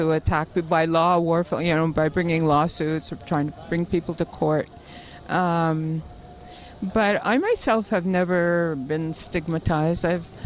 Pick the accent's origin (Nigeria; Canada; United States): Canada; Montreal, Quebec; I'm 80 years old, which means, and I grew up in Montreal.